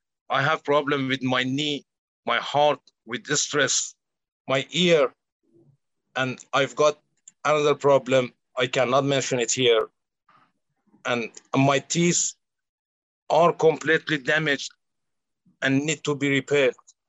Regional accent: Iran; I can only say that I grew up in Iran, which is ruled by a dictatorial government that kills people easily, and everyone knows that.

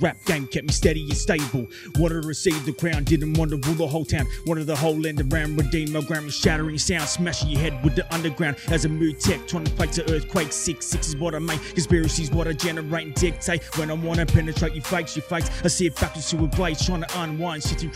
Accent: Tasmania, Australia; I'm from practically everywhere. Tasmanian Aboriginal, by the way.

